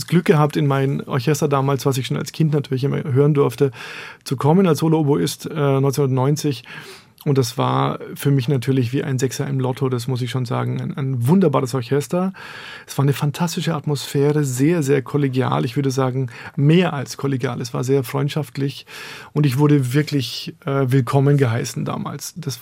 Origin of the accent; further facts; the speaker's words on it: Bamberg, Bavaria, Germany; also born or lived in Erlangen; now in Berlin, Germany; meine Heimat ist in Bamberg. Ich bin zwar in Erlangen geboren, aber nur, weil mein Vater da als Assistenzarzt damals gearbeitet hat. Wir sind eine alte, eingesessene Bamberger Familie.